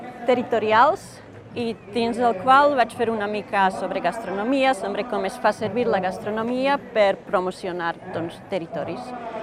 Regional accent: Slovakia; Catalan is a second language; moved away; also born or lived in Denmark; originàriament sóc eslovaca, però vinc de Dinamarca, on vaig viure molts anys i on vaig fer el doctorat

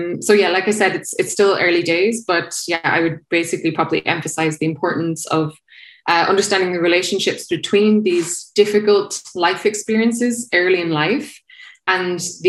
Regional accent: Ireland; I'm going to ramble. I'm Irish. I will ramble.

